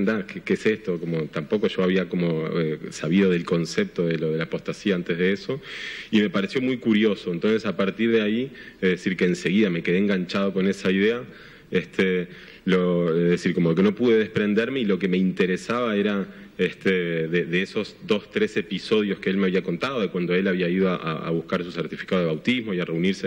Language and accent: Spanish; Montevideo, Uruguay; also born or lived in Madrid; yo después me fui para Montevideo, pues yo soy originalmente de Montevideo y ahora también vivo ahí.